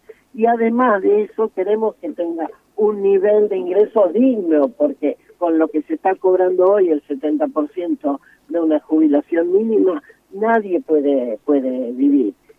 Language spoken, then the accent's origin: Spanish; Misiones, Argentina; yo soy de Misiones, por eso lo conozco el tema, padecen el tema de las distancias